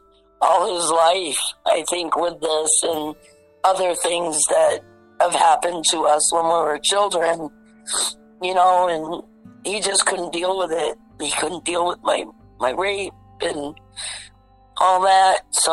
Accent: Allenstown, New Hampshire, United States; We were raised in Allenstown, New Hampshire, at the Holiday Acres Trailer Park.

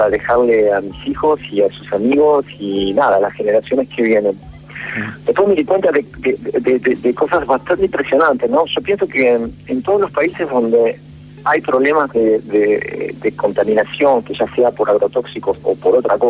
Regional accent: Argentina; soy argentino y mi película la filmo allá

